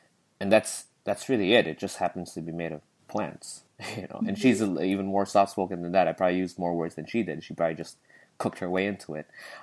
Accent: Philippines; And since I'm Filipino, it's going to be a Filipino recipe. It was more like, dude, it's the flavor that I miss.

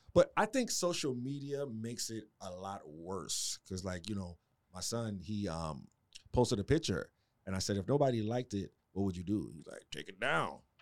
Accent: New York, United States; I grew up with that. I grew up in New York.

